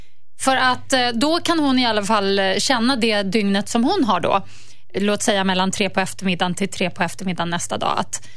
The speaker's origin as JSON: {"language": "Swedish", "town": "Stockholm", "region": "Stockholm County", "country": "Sweden", "said": "man som stockholmare, alltså, eller storstadsbor"}